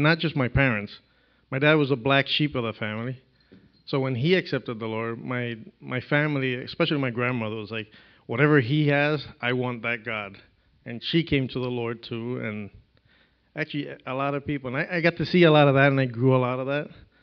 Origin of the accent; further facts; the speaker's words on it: Puerto Rico; also born or lived in New York; But the interesting part is I'm Puerto Rican. I was born in New York. My parents kept me there. They were there for 3 years. Family started moving back to Puerto Rico.